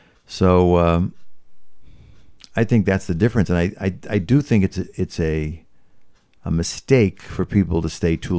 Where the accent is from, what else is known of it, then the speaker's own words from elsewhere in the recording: Chicago, Illinois, United States; I thought I'm from Chicago. I thought I could make a living in Chicago.